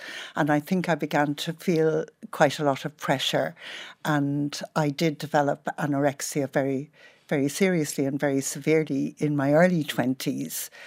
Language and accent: English; Ireland; as a girl growing up in Ireland and as a young girl beginning to learn French